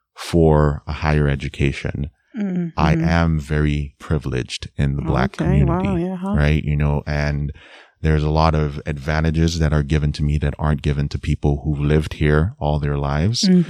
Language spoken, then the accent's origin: English; Nigeria; now in United States; I live in the U.S., so I'm a Nigerian immigrant who lives in the U.S.